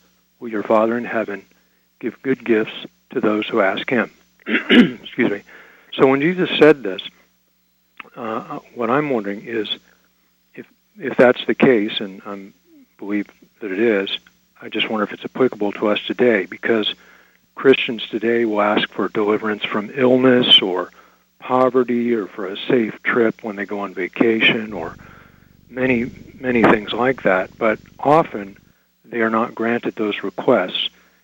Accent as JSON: {"language": "English", "country": "Ethiopia", "tie": "born or raised there", "said": "like growing up in Ethiopia, a friend of mine I met in college"}